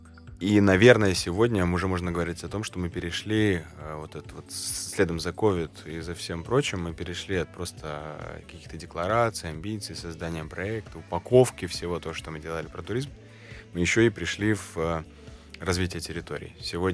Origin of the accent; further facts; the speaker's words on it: Kerch, Crimea, Ukraine; а я крымчанин и кирчанин